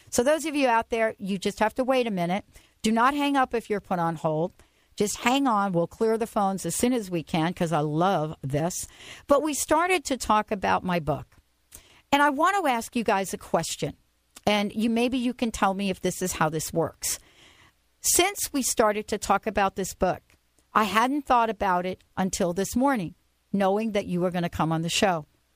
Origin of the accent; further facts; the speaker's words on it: New York, United States; Remember, I grew up in the Bronx, just to kind of, you know, remind you of that.